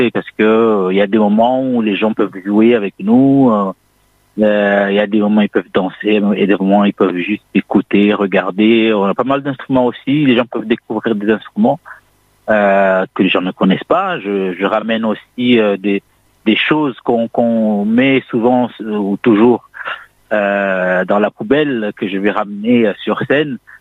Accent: Grande Comore, Comoros; born there; Ma mère vient d'une île de Anjouan et mon père de la Grande Comore. Et moi, je suis né en Grande Comore.

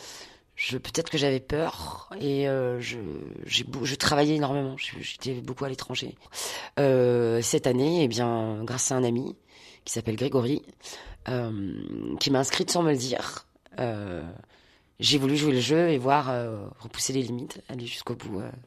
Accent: Montpellier, Occitanie, France; Alors, je me produis, je suis de Montpellier.

